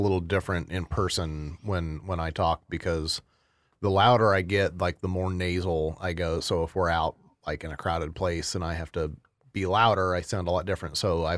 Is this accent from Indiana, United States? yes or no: yes; Indiana, United States; Yeah, and see, I'm from Indiana, and people think Indiana is for some godforsaken reason they think it's from the South.